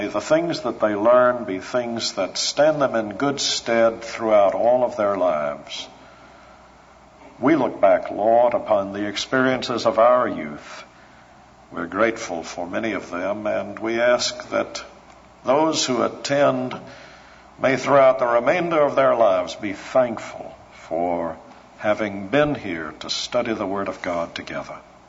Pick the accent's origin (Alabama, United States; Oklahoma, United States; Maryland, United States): Alabama, United States; Birmingham; When I was growing up in Birmingham, Alabama, I still remember